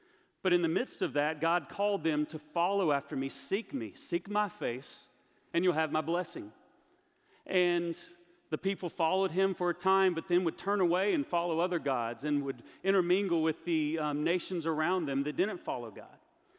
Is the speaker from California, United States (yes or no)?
no; Opelika, Alabama, United States; I'm from Opelika, Alabama, just an hour, 45 minutes to an hour away. I've grown up in Alabama all my life and lived in the South all my life, and I don't consider myself to have a Southern accent.